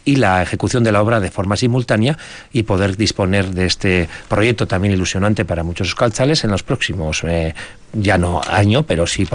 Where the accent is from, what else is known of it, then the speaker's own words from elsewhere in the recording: Vitoria-Gasteiz, Basque Country, Spain; Vitoria-Gasteiz es mi ciudad natal, es mi punto de origen y de destino, que aquí vivo con mi mujer y con mis hijos, que quiero seguir viviendo en esta ciudad